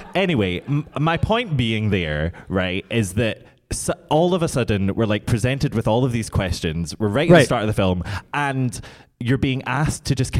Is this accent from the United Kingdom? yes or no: yes; United Kingdom; I'm so British.